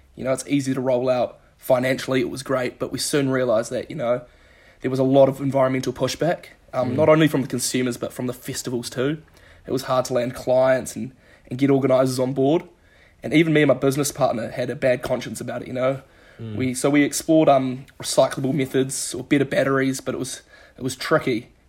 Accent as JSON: {"language": "English", "town": "Tauranga", "region": "Bay of Plenty", "country": "New Zealand", "tie": "born or raised there", "lives_now": "Dunedin, New Zealand", "said": "So before I moved down to Dunedin, I was from the Mount up in Tauranga."}